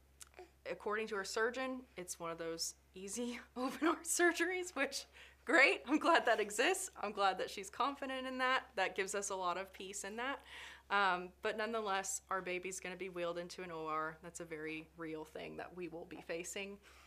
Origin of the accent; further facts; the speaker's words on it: Florida, United States; born there; I'm actually a native to Central Florida